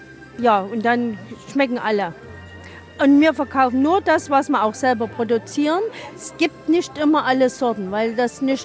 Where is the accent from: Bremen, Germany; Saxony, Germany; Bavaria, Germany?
Saxony, Germany; Wildenfels; Wir kommen aus dem Zwickauer Land, in Wildenfels, Ortsteil Herdensdorf.